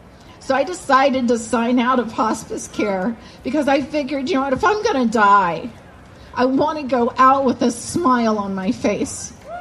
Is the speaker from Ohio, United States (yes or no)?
yes; Ohio, United States; And now I'm in a situation where I'm going back to Ohio, my home state.